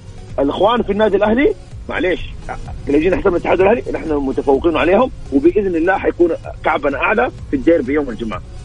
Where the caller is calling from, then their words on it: Jeddah, Makkah Province, Saudi Arabia; أنا اتحادي من جدة،